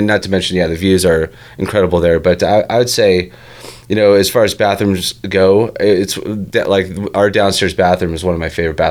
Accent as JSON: {"language": "English", "town": "Park City", "region": "Utah", "country": "United States", "said": "I'm from Park City originally, and I met her in Florida."}